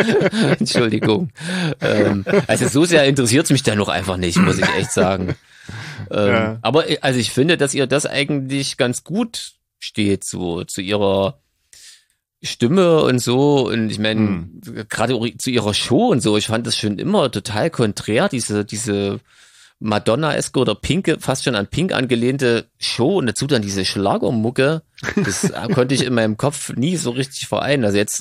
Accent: Germany; Wahrscheinlich sind wir als Deutsche einfach so doof, um das auseinanderzuhalten.

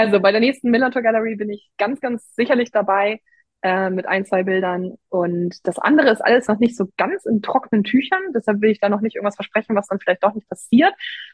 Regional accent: Hamburg, Germany; Ja, ich bin Hamburgerin.

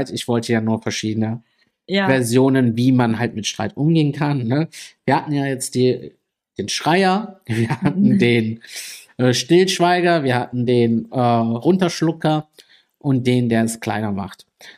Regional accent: Italy; ich bin ein sehr temperamentvoller Mensch, ich bin Italiener.

